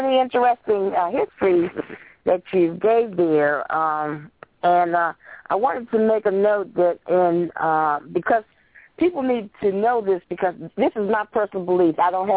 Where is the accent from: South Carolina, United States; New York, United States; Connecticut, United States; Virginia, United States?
Virginia, United States; moved away; In Virginia, my home state where I was born and moved out of, had a law passed.